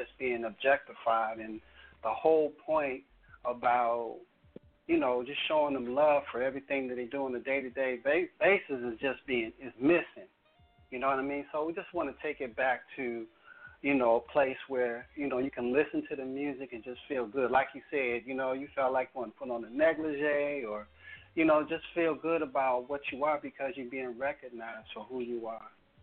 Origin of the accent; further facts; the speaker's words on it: Chicago, Illinois, United States; Okay, I'm originally from Chicago, right?